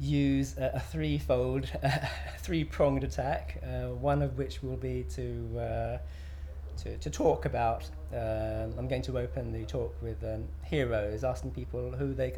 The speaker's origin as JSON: {"language": "English", "region": "London", "country": "United Kingdom", "said": "I was born on the 5th of August 1961 and I live in London. I'm from London."}